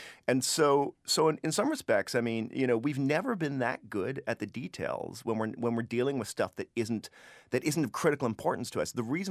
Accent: Canada; people ask me, I'm a Canadian.

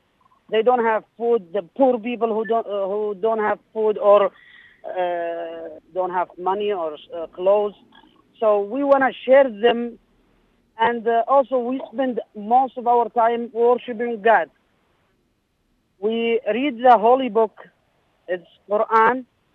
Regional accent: south, Saudi Arabia; now in Murray, United States; I'm from Saudi Arabia, from a city called Tiflis, located in the south of Saudi Arabia. I'm currently in a vacation at my hometown, but in America. I live in Murray, Kentucky.

